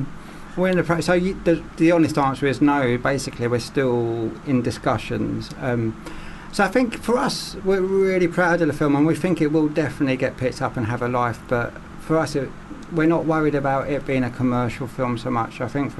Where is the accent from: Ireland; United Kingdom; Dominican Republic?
United Kingdom; London; I'm from London. It's not a London I would recognise